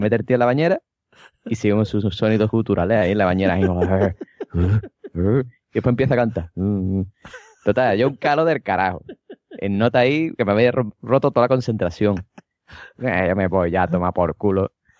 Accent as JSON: {"language": "Spanish", "town": "Cádiz", "region": "Andalusia", "country": "Spain", "said": "Sevilla está muy cerca de donde vivo yo soy de Cádiz."}